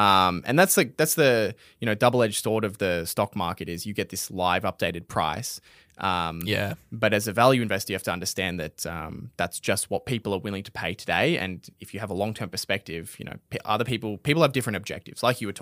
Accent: Australia; we're Australian, so you're probably earning your income in Australian dollars

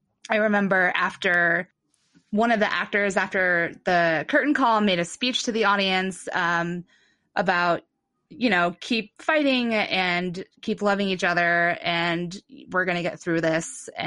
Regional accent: Mansfield, Ohio, United States; I'm from Mansfield, Ohio, and there's actually a really robust arts community there

